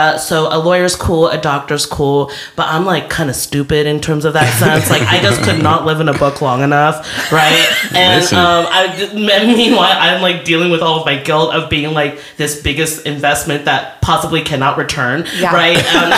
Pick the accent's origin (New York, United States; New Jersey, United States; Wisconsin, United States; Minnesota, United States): New Jersey, United States; also born or lived in Netherlands / California; I call myself a third culture kid. My parents and family are in Taiwan. Mm-hmm. And then we immigrated to the United States, New Jersey, specifically.